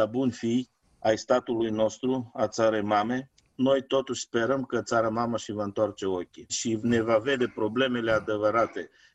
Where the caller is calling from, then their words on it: Bulgaria; vă salut călduros de aici din Bulgaria. Tot un loc românesc, dar din păcate a făcut parte dintr-un alt stat, care este statul nostru de baștină actual și suntem și noi aici tot români